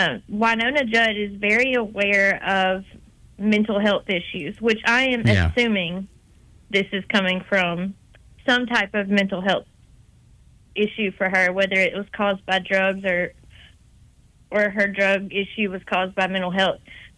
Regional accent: Alabama, United States; I was raised in West Jefferson County, went to McAdory High School, and that's right next to Tuscaloosa.

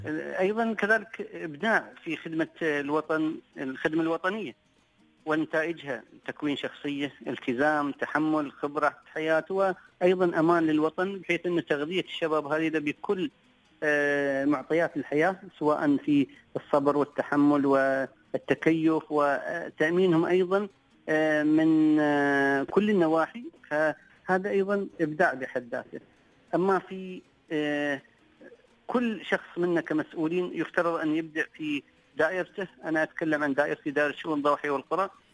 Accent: Sharjah, United Arab Emirates; احنا عندنا في الشارقة لوحة خاصة بالعزاء

